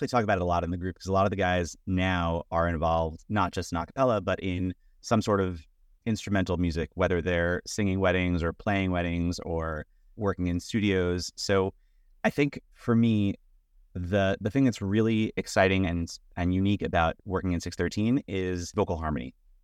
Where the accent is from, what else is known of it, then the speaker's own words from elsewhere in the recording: Brooklyn, New York, United States; So, I grew up in Brooklyn. At the time when a lot of Ashkenaz Jews were still living in Brooklyn, before it became fully, I guess, Sephardi, or at least in the area of Brooklyn where I was.